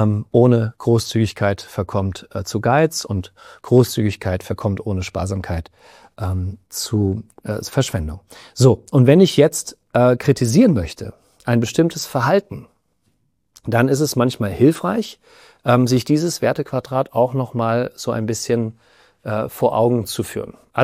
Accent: Rhineland-Palatinate, Germany; Ich komme aus dem Westerwald, ich habe eine SCH-CH-Schwäche, an der ich aber hart gearbeitet habe.

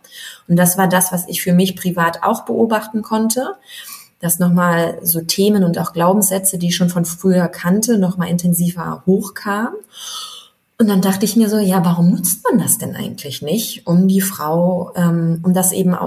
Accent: Wolfsburg, Lower Saxony, Germany; born there; now in Berlin, Germany; bin gebürtige Wolfsburgerin, heißt lebe jetzt seit 7 Jahren sogar schon fast in Berlin.

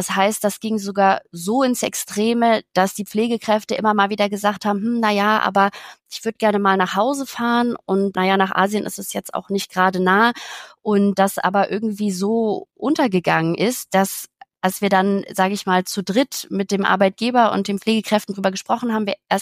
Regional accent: Bavaria, Germany; ich bin ursprünglich in Bayern aufgewachsen, ich habe in Österreich zum Teil studiert

